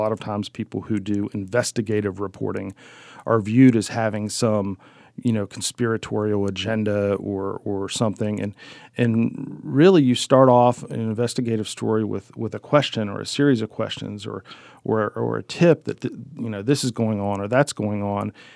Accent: Keyser, West Virginia, United States; also born or lived in Piedmont; My family is from Piedmont in Mineral County, West Virginia. Like a lot of places, when I was a kid, the schools in Piedmont closed. So we moved to Keyser, and so I spent the rest of my youth in Keyser

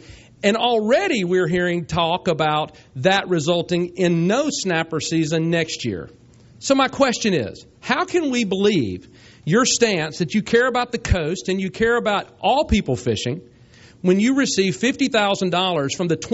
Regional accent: Panama City, Florida, United States; growing up in Panama City, I have fished for the red snapper my whole life.

